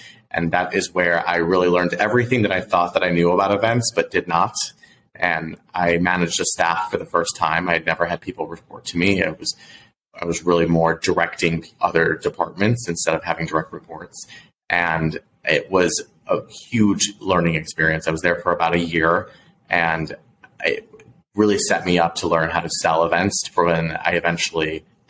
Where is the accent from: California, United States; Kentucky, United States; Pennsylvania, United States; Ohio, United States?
Ohio, United States; Well, I grew up in Northeast Ohio, so most of my kind of career has really grown through the hotel industry.